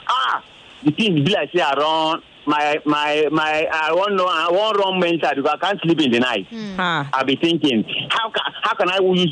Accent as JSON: {"language": "English", "town": "Port Harcourt", "region": "Rivers", "country": "Nigeria", "said": "I'm coming from Port Harcourt anyway."}